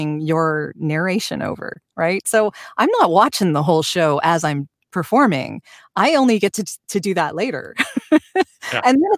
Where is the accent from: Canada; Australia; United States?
Canada; like I'm Canadian. So, so when it comes to doing political stuff in the US, I sort of have, a reason to care, but it's not my country.